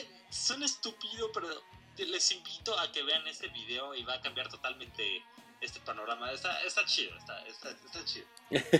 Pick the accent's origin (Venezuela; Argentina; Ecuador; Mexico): Mexico; Tacos, ¿cómo no? Como buen mexicano, los tacos.